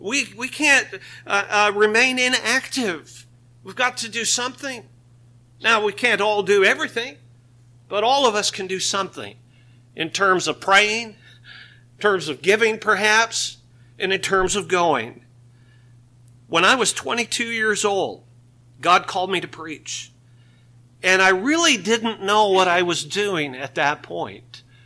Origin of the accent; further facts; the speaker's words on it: British Columbia, Canada; I grew up in British Columbia, and I watched your son Brett when he played in the BC Junior Hockey League as a 15 and 16-year-old kid